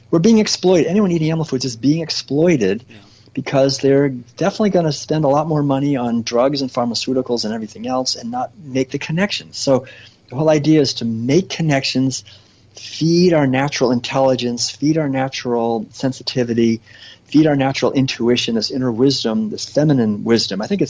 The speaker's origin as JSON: {"language": "English", "town": "Boston", "region": "Massachusetts", "country": "United States", "tie": "born or raised there", "said": "And growing up in Boston and being just who my some of my relatives were, quite wealthy"}